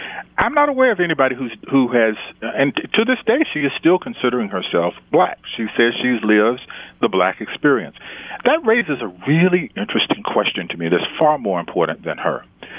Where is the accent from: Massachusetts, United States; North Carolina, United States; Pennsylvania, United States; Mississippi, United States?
North Carolina, United States; I grew up in North Carolina to parents who were black. I have considered myself black all my life